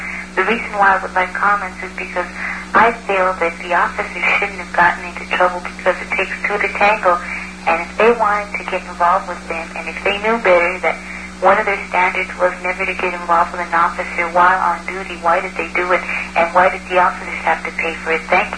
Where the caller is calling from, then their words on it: Los Angeles, California, United States; I'm calling from Los Angeles.